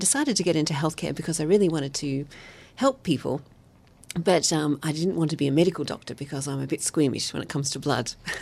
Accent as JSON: {"language": "English", "country": "Australia", "lives_now": "Cape Town, South Africa", "said": "I'm an Australian, but I have lived in Cape Town for 10 years now."}